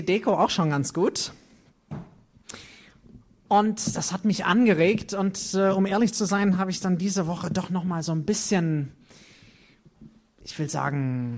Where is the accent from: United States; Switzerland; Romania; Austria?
United States; auch der Nikolaus hat für mich als Amerikaner sowas von überhaupt keine Relevanz.